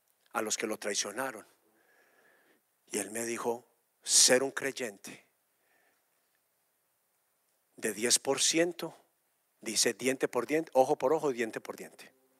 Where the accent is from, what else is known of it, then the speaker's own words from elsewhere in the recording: Antioquia, Colombia; Soy paisa y fuera de eso vendedor, ya sabe.